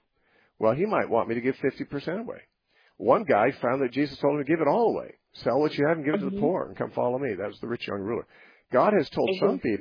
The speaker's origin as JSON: {"language": "English", "country": "United States", "said": "I myself have never given as little as 10% because I'm an American."}